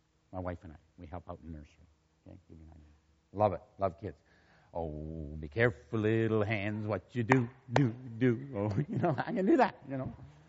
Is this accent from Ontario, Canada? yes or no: yes; Toronto, Ontario, Canada; I grew up in Islington Avenue Baptist Church in Toronto.